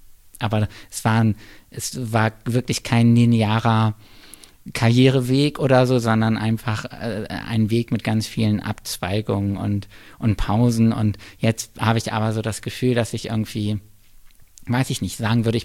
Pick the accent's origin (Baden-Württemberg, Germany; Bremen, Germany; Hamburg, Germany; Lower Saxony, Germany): Bremen, Germany; so weit entfernt wie möglich von meiner Heimatstadt irgendwo hinzugehen. Und dann habe ich angefangen, Kulturwissenschaft in Bayreuth zu studieren, weil Bayreuth, Bremen, das ist so schon recht weit entfernt.